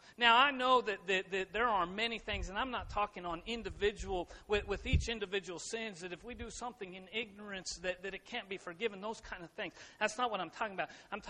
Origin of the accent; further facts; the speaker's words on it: Colorado, United States; I grew up in Colorado, and we'd go to the Rocky Mountains